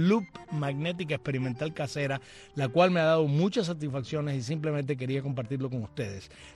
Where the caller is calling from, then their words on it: Morón, Ciego de Ávila, Cuba; de Morón y no es una bobería que hago lo imposible por escucharte